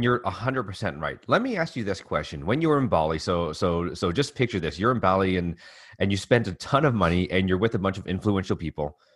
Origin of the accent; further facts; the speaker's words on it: Calgary, Alberta, Canada; because I'm Canadian, I'm here in Calgary